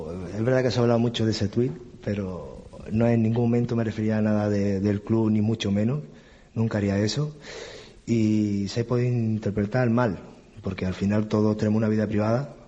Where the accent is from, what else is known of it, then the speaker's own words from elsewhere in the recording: Málaga, Andalusia, Spain; al que más le dolería es a mí, porque soy malagueño.